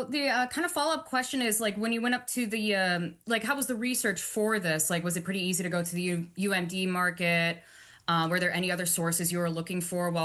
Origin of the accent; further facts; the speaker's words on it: Pittsburgh, Pennsylvania, United States; I'm from Pittsburgh, so like she also went to school there.